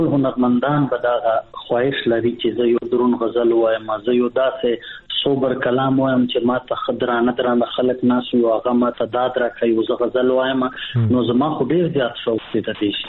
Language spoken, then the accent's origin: Pashto; Bannu, Khyber Pakhtunkhwa, Pakistan; زه وایم چې مونږ کله په بنو کې یو دا فلمونو سندرې به مې د سنگرانو اورېدلې